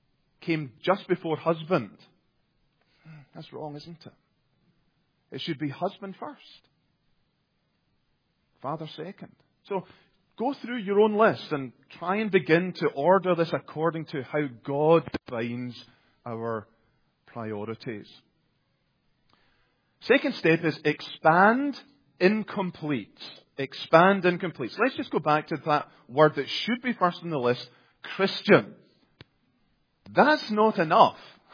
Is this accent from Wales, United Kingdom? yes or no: no; Scotland, United Kingdom; I'm Scottish.